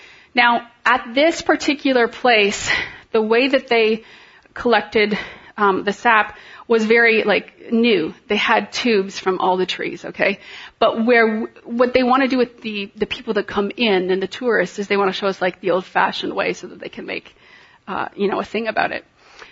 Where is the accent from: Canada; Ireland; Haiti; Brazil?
Canada; now in United States; Now, in school, as a Canadian, every spring, that was our school trip.